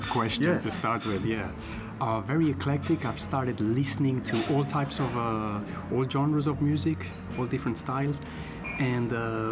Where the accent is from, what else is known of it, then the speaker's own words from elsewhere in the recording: Spain; born there; first language Spanish; English is a second language; I was born in Spain, so that was my mother tongue. Then I'm part French, and also, you know, I have a bit of French in me